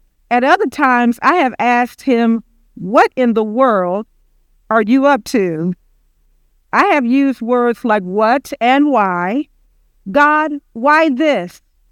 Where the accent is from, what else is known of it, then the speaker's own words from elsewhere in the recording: Pine Bluff, Arkansas, United States; I saw many things that reminded me of my hometown of Pine Bluff, Arkansas.